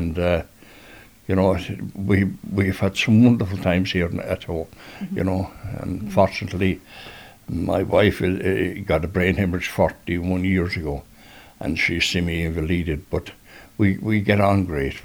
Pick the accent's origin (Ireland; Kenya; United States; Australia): Ireland; Ballyheigue, Munster; also born or lived in Dublin / Naas; now in Ballybunion, Ireland; I left Ballyhigh in 63 and went to Dublin, and then got married and lived in Naas for 12 years. Oh. And in 78, I got the opportunity. I got a job with Kerry County Council, and that's what brought us here.